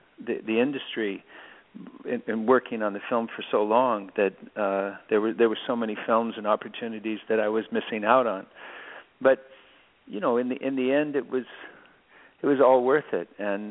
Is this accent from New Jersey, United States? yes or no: no; Loma Linda, California, United States; born there; also born or lived in Imperial Beach, California / Utah; I was born in California in Loma Linda, and we moved to Imperial Beach, California, and then we moved to Utah.